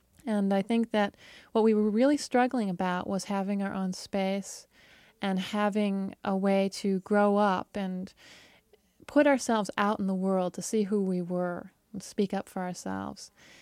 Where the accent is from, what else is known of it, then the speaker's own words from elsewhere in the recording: New York, United States; the context of America growing up in New York State was so strong that, in fact, our struggle had to be to be concerned with preserving the Arabic culture rather than becoming American